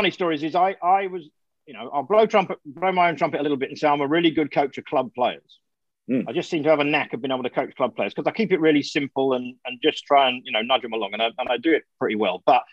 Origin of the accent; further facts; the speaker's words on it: England, United Kingdom; at the Belfry with all of its history, in my home country, that would be all my Christmases come together.